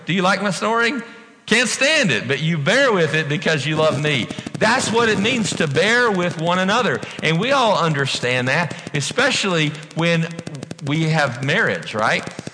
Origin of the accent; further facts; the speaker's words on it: the South, United States; It's a way of, I was raised in the South, to show respect to people.